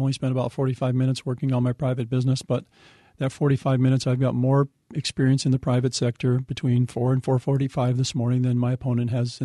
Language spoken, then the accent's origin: English; Washington, Vermont, United States; I'm from Washington, Vermont, too